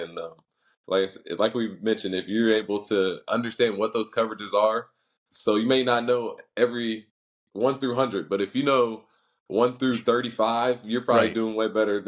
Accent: Springfield, United States; growing up in Springfield, I feel like mistakes come in very different forms

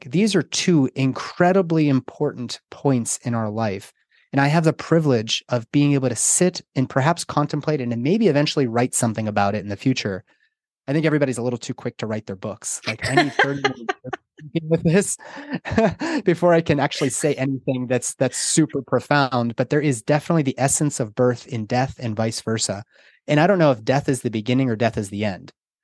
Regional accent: Pittsburgh, Pennsylvania, United States; I grew up in Pittsburgh.

